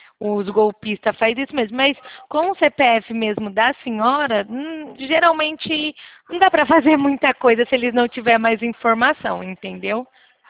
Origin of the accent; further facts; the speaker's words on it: Araçatuba, São Paulo, Brazil; eu sou aqui de Araçatuba mesmo.